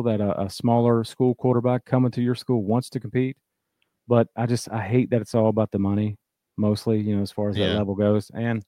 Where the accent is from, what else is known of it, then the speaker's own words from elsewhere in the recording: Charleston, West Virginia, United States; now in South Carolina, United States; I'm from West Virginia. I grew up around Charleston, West Virginia.